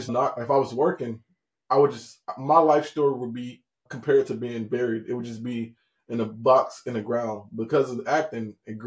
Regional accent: Chicago, Illinois, United States; Man, I'm from Chicago.

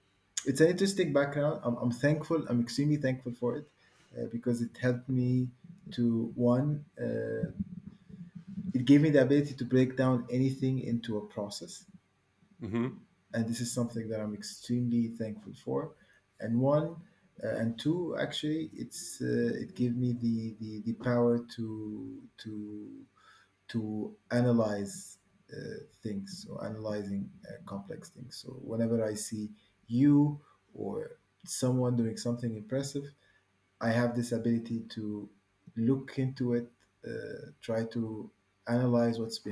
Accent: Dubai, United Arab Emirates; also born or lived in Sudan; I grew up in Dubai. So originally, I'm from a country called Sudan, in yeah. Africa, and I grew up in Dubai. My father had a small business in Dubai, so I lived there for majority of my life

